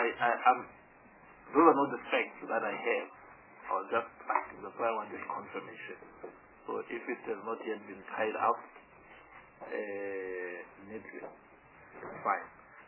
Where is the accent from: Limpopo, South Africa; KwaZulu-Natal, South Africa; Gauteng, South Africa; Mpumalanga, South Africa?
Mpumalanga, South Africa; I come from Mpumalanga province as well.